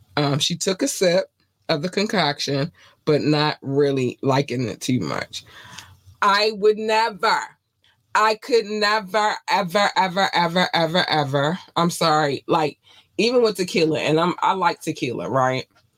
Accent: North Carolina, United States; moved away; because we come from North Carolina and we migrated here

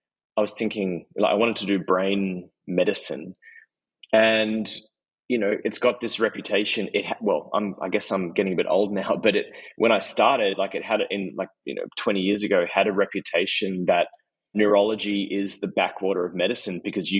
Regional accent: Australia; I'm Australian.

